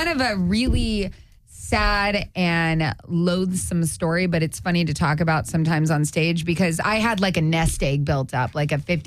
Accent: Las Cruces, New Mexico, United States; I'm from Las Cruces, New Mexico. I started in El Paso, Texas.

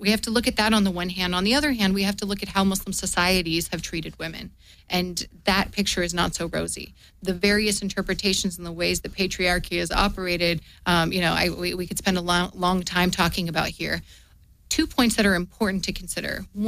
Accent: San Diego, California, United States; my parents are from the former Yugoslavia. So I was raised in San Diego as the child of immigrants

